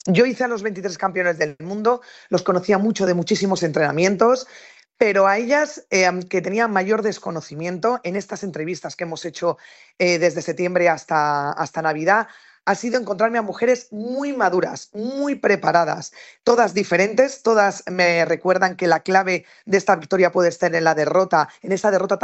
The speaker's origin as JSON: {"language": "Spanish", "country": "Spain", "said": "nosotros somos españoles"}